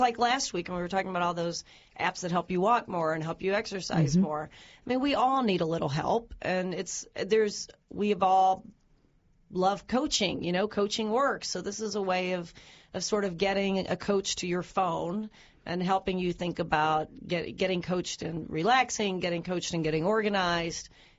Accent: Kentucky, United States; accent: Southern Kentucky; I'm from Southern Kentucky, and Siri, and I have that accent. Every now and then, you'll hear my accent come out.

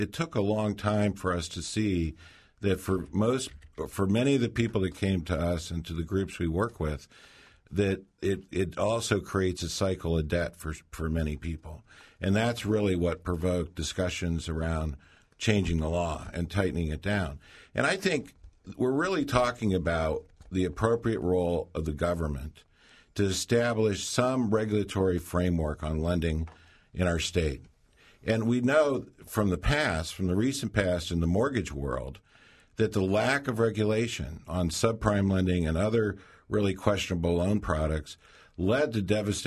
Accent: Youngstown, Ohio, United States; Well, you know, I'm from Youngstown. We knew about loan sharks.

